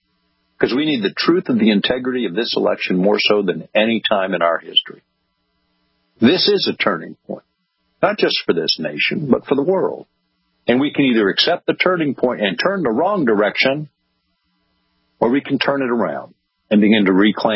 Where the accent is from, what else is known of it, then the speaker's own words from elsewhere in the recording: United States; And in my view, as an American, they can be an advisory group, but they have no right to legislate a thing that affects me